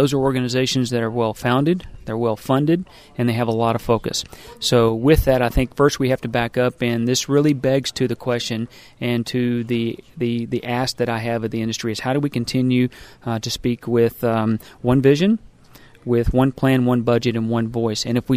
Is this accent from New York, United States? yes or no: no; Uvalde, Texas, United States; My background, I'm originally from Uvalde, Texas, which is near the Mexico border, west of San Antonio. I was raised on a family diversified livestock operation